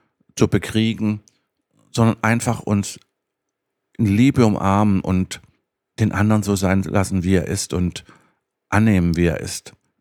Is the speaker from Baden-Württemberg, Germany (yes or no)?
yes; Baden-Württemberg, Germany; Ich komme aus Baden-Württemberg, und bei uns war das so früher, wenn man wohin geht, bringt man was mit.